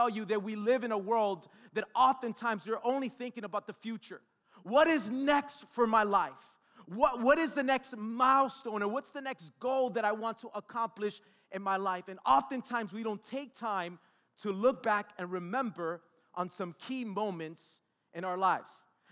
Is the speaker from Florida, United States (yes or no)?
yes; Miami, Florida, United States; You know, being that I was born and raised in Miami, I've been a Miami Heat fan since I was a little boy